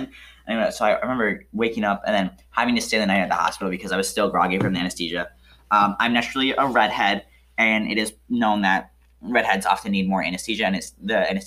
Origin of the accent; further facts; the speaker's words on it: Traverse City, Michigan, United States; Growing up in Traverse City